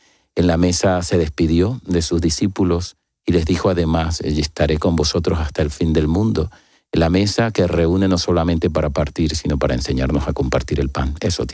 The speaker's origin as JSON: {"language": "Spanish", "country": "Venezuela", "lives_now": "Spain", "said": "el trato digno y de respeto que hemos recibido miles, cientos de venezolanos"}